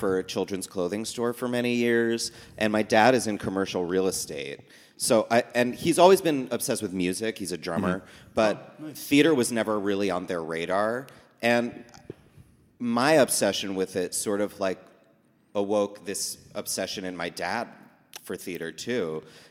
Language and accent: English; West Orange, New Jersey, United States; West Orange, New Jersey.